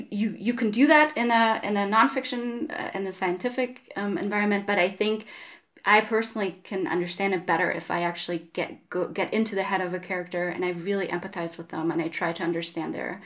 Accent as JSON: {"language": "English", "country": "Germany", "said": "I come from Germany."}